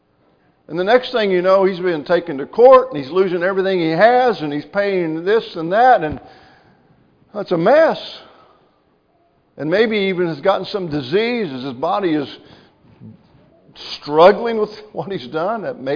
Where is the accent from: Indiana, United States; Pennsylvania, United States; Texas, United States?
Indiana, United States; Williams; I'll just tell you my own experience growing up in Williams, Indiana.